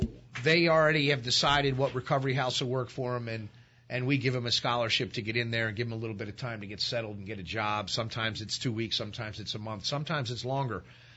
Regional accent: Drexel Hill, Pennsylvania, United States; I grew up in Delaware County, Drexel Hill. Was a Catholic school kid. Lived in Drexel Hill most of my life. My parents moved out to Broomall in 1980. I was 16 years old.

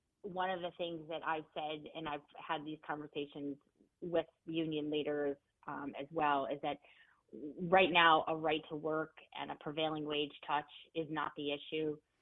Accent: Scranton, Pennsylvania, United States; remember, I'm from Scranton, Pennsylvania, so I'm going to be up in Lackawanna doing door knocks.

